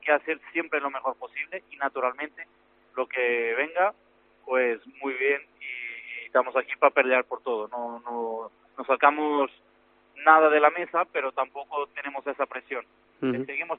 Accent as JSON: {"language": "Spanish", "region": "Lisbon", "country": "Portugal", "second_language": "Spanish", "said": "Yo soy justo de la capital, de Lisboa."}